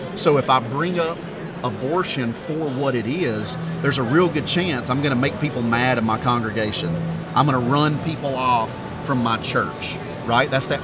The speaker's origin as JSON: {"language": "English", "region": "the South", "country": "United States", "tie": "born or raised there", "said": "I deal with this a lot growing up in the South."}